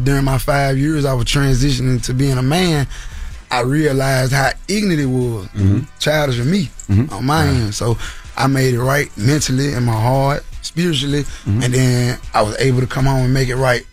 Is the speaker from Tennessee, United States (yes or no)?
yes; Memphis, Tennessee, United States; You know, I'm from Memphis, Tennessee. Mm-hmm. You know what I'm saying? I grew up on all sides of Memphis, Tennessee. North Memphis, the East Mem